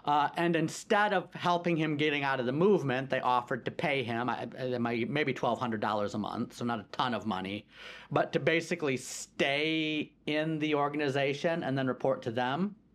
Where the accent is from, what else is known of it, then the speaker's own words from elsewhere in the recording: Michigan, United States; I grew up in Michigan